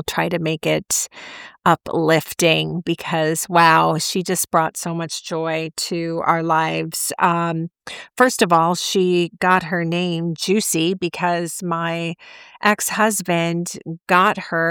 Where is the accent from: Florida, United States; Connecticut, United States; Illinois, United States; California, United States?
Illinois, United States; I grew up in Illinois